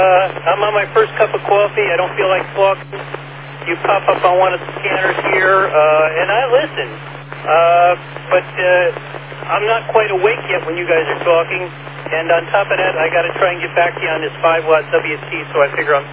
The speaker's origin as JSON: {"language": "English", "town": "Newburgh", "region": "New York", "country": "United States", "lives_now": "Patterson, United States", "said": "Yeah, I'm a transplant from Orange County, New York, up in Newburgh. Spent 55 years up there and come down to Patterson to retire."}